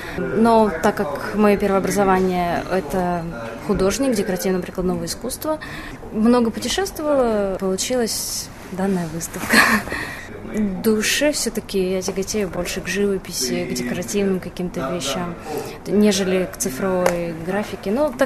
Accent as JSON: {"language": "Russian", "region": "Far East", "country": "Russia", "lives_now": "China", "said": "Ну, меня давно интересовала культура Китая, еще со школы, так как я с Дальнего Востока, Китай очень близок к нам, поэтому с детства интересуюсь историей, культурой."}